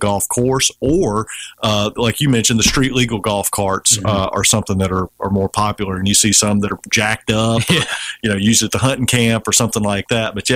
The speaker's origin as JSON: {"language": "English", "town": "Satsuma", "country": "United States", "tie": "born or raised there", "said": "I grew up in Satsuma"}